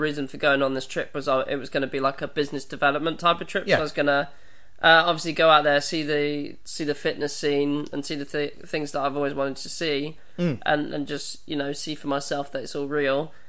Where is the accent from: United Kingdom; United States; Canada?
United Kingdom; England; And I think they heard my accent and were like, we want to see some ID. And I'm like, I've got English ID.